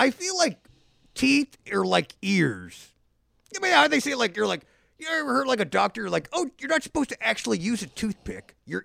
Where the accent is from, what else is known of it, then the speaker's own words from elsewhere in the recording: Reseda, California, United States; Yep. I grew up in Reseda. I was adopted by two old, nice white people.